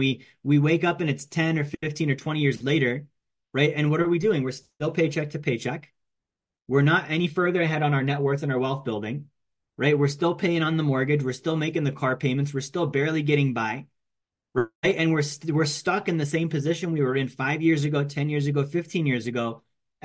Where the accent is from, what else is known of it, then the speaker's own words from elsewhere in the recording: Alaska, United States; also born or lived in Minnesota; I grew up in Alaska, right? So I didn't leave Alaska once I moved there. I didn't leave Alaska for a very long time. I lived there for like 20 years.